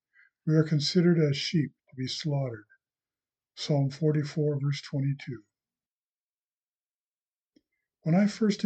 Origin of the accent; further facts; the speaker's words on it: Washington, United States; I attended the Adventist Church in my hometown on Sinclair Inlet of the Puget Sound